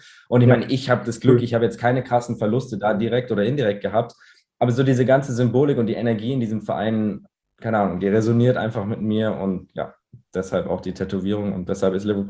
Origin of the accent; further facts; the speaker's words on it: Munich, Bavaria, Germany; Ich meine, ich bin Münchner, ich bin schon 10 Milliarden Mal da ins Stadion gegangen und ich kenne das.